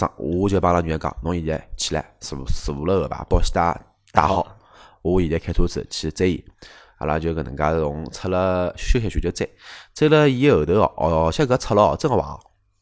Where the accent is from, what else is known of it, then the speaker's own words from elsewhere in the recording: China; 我只晓得我是中国人，我打110是没问题的。